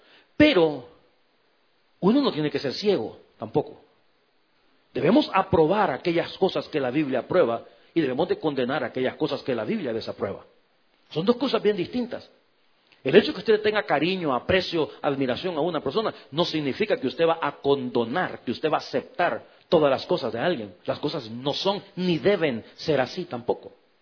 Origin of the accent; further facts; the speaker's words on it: El Salvador; En mi país llegó un evangelista, en El Salvador